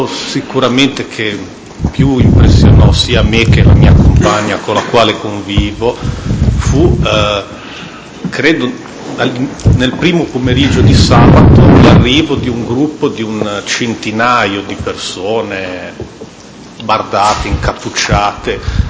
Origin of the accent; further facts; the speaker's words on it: Genoa, Liguria, Italy; born there; sono nato a Genova e vivo a Genova.